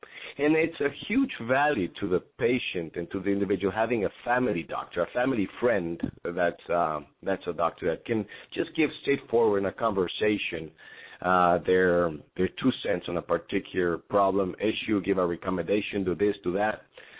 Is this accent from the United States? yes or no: no; Mexico; English is a second language; I'm from Mexico, and they're there.